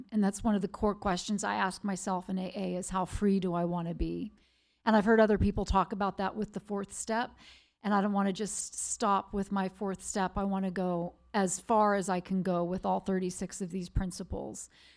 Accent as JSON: {"language": "English", "region": "the South", "country": "United States", "said": "That was pretty good. I'm from the South."}